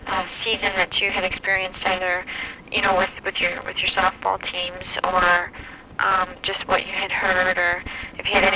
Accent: Kenosha, Wisconsin, United States; Yeah. I'm actually from Kenosha.

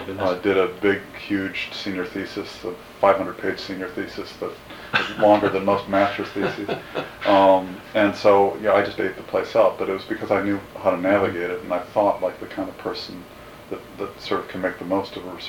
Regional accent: Madison, Wisconsin, United States; also born or lived in Nebraska; Nebraska, and then finally moved to Madison in 1962, which was when I entered third grade. And so I grew up in Madison from third grade on. I went to James Madison Memorial High School all the way through.

